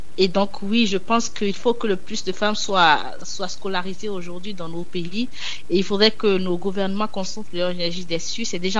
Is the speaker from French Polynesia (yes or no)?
no; Benin; je sais que j'ai grandi au Bénin